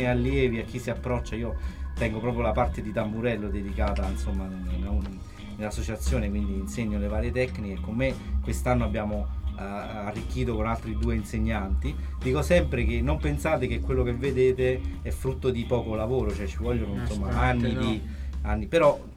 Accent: Lazio, Italy; io vengo dal Basso Lazio, che comunque è una terra di confine tra il Molise, la Campania, l'Abruzzo, e noi fino agli anni 20 siamo stati provincia di Caserta, la famosa alta terra di lavoro

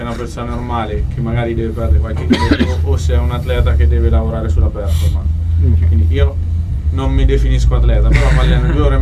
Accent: Ponte Recepi, Umbria, Italy; E io sono di Ponte Recepi, lì vicino.

